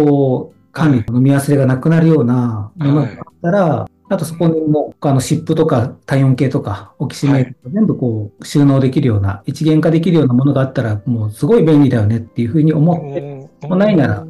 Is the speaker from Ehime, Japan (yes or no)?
no; Nara, Japan; 私の実家が奈良県なんですね。